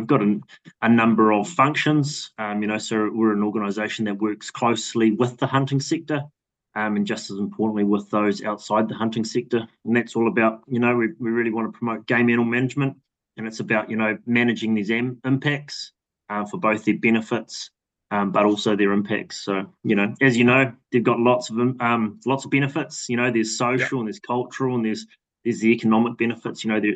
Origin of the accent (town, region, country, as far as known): New Zealand; born or raised there; also born or lived in Balclutha